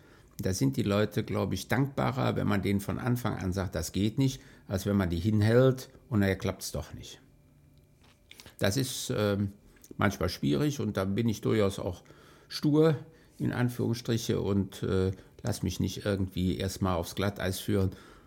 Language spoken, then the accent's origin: German; Troisdorf, North Rhine-Westphalia, Germany; zum einen komme ich aus Troisdorf-Müllekofen, das ist der kleinste Ort in Troisdorf